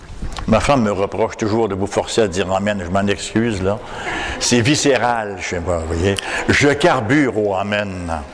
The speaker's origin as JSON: {"language": "French", "region": "Quebec", "country": "Canada", "said": "En tant que bon petit Québécois complexé"}